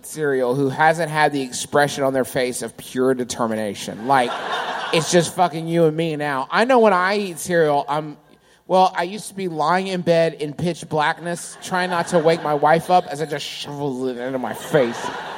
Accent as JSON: {"language": "English", "region": "Maryland", "country": "United States", "said": "As you can see, I am from Maryland. Read it and weep."}